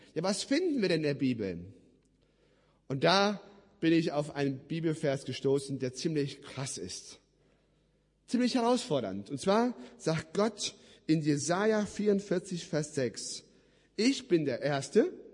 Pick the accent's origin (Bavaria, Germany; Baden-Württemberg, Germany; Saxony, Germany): Baden-Württemberg, Germany; Ulm; 90% der Ulmer, wo ich herkomme